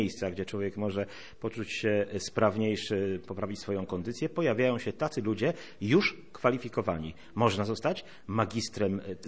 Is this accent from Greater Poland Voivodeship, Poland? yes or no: no; Podlaskie Voivodeship, Poland; A ja jestem z Podlasia.